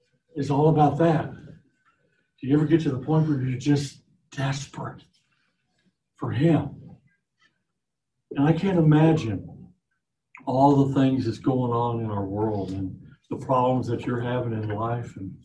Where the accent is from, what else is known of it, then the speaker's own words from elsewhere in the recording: Illinois, United States; I'm from Southern Illinois. We used to fish a lot. Believe it or not, I actually fished as a kid.